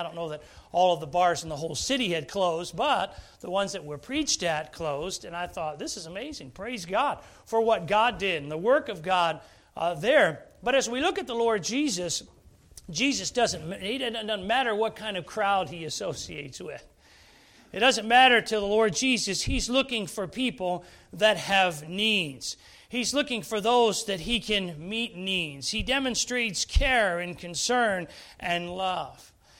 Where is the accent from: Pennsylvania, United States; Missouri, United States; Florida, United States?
Pennsylvania, United States; Philadelphia; I grew up in Philadelphia, and we had some challenges in the city.